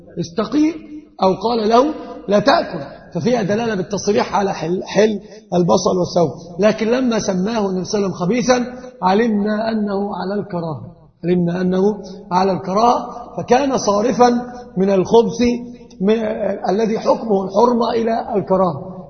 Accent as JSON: {"language": "Arabic", "country": "Egypt", "said": "تعرف عندنا في مصر كانوا يقولون"}